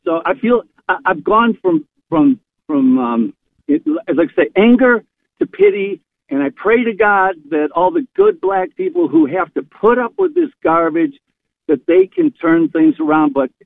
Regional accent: Detroit, Michigan, United States; I grew up in Detroit. I grew up with Motown.

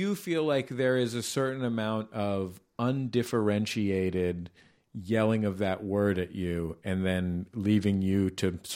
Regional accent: West Coast, United States; So I'm from the West

